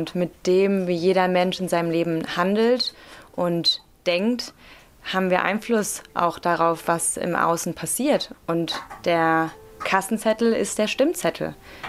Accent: Rhineland-Palatinate, Germany; Dann hat mich aber Covid, wie bei so vielen, zurück in die Heimat verschlagen. Ich bin aus Rheinland-Pfalz.

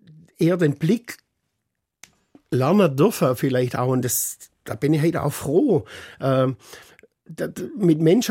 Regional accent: Baden-Württemberg, Germany; ich komme aus Oberschwaben, katholisch, konservativ

